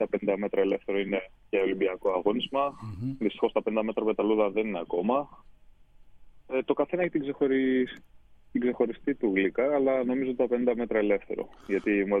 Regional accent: Chalkida, Central Greece, Greece; moved away as an adult; now in Athens, Greece; Εγώ κατάγομαι από τη Χαλκίδα, εκεί μεγάλωσα και σε 18.

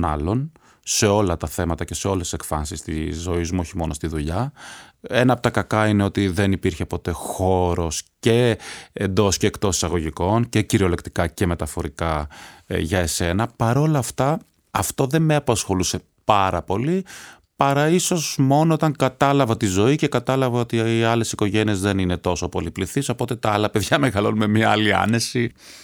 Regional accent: Athens, Attica, Greece; born there; Γεννήθηκα λοιπόν στην Αθήνα, έχω καταγωγή από την Άξο, την οποία δυστυχώς έχω επισκεφτεί πολύ λίγες φορές, πολύ λιγότερες από όσες θα ήθελα ίσως. Κατάγομαι από μια πολύ τεκνή οικογένεια, είμαστε 8 αδέρφια και έχω και 8 ανήψια.

